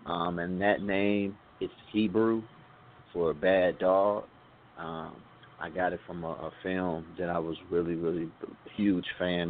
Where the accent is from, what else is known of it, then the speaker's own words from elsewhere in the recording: Kankakee, Illinois, United States; You know, and I grew up in one of those environments. I'm from Kankakee, Illinois. I know it's kind of hard to say, but it's like we like 30 to 45 minutes south of Chicago